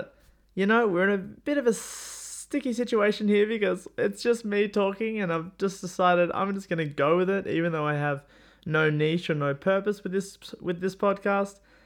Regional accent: Australia; As an Australian, if you don't know, Australia and New Zealand have this brotherly rivalry

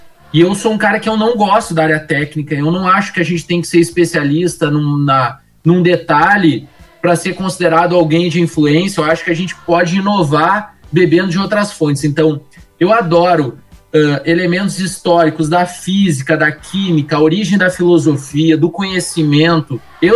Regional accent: Porto Alegre, Rio Grande do Sul, Brazil; accent: gaúcho de Porto Alegre; now in Passo Fundo, Brazil; um cara que veio de Porto Alegre, que é uma capital do Rio Grande do Sul, para Passo Fundo, e viver também com as contradições, ser um cara que tem um sotaque gaúcho de Porto Alegre, não sotaque do interiorano do Rio Grande do Sul

